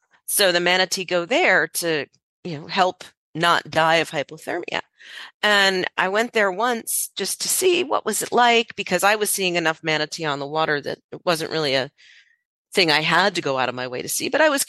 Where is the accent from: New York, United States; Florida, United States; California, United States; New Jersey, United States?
Florida, United States; but when I was growing up in Florida, definitely not a regular sighting at all.